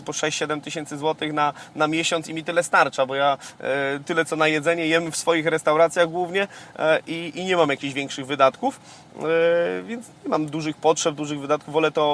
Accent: Silesian Voivodeship, Poland; tak jak u nas na Śląsku jest, wiesz, milion klubów sportowych, no bo są miasta blisko siebie, czy Górnik Zabrze, Piast Gliwice, Ruch Chorzów i tym podobne

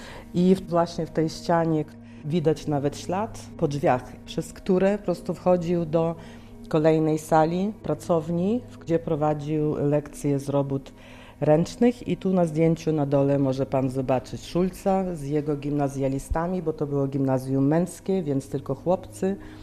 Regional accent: Ukraine; Ja jestem Ukrainką.

